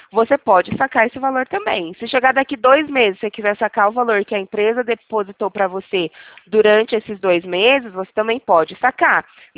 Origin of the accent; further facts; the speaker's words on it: Limeira, São Paulo, Brazil; Não, nós somos de Limeira, dentro do estado de São Paulo.